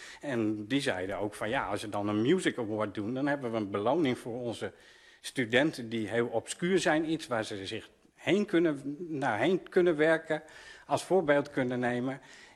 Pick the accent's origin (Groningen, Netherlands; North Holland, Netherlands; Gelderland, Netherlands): Groningen, Netherlands; Ja, ik ben trots op Groningen, ik kom uit Groningen, maar...